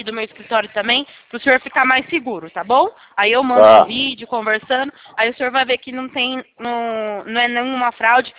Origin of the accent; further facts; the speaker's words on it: Sumaré, São Paulo, Brazil; Eu sou aqui de Sumaré, do interior de São Paulo.